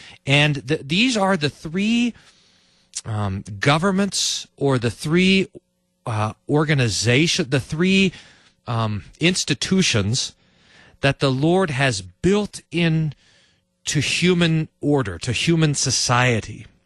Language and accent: English; Albuquerque, New Mexico, United States; also born or lived in Texas; We moved once when I was growing up from Albuquerque to New Mexico, or from Texas to New Mexico there in Albuquerque.